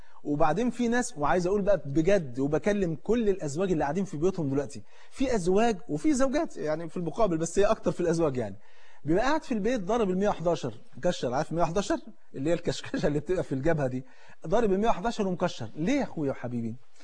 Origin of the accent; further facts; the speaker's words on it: Egypt; وفي بالك تعرف الفول عندنا في مصر فرض عين